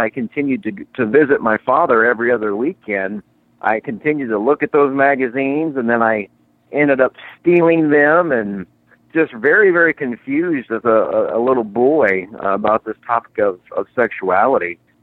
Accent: Indiana, United States; I grew up in Indiana and have a brother, and I have a wonderful mom that grew up as a single mom.

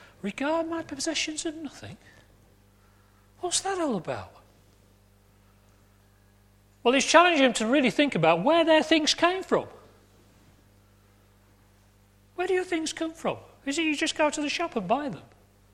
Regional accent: Warrington, North West England, United Kingdom; Approximately 1.5 miles from where I was born and the house I grew up in Warrington

